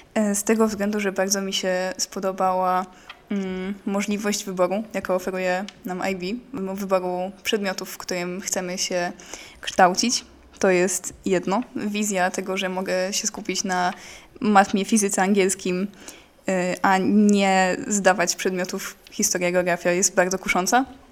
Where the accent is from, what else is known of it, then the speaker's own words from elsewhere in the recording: Lidzbark Warmiński, Warmian-Masurian Voivodeship, Poland; Potem w Lidbecku Warmińskim, skąd pochodzę oryginalnie, zaczął się realizować projekt lekcji z astronomem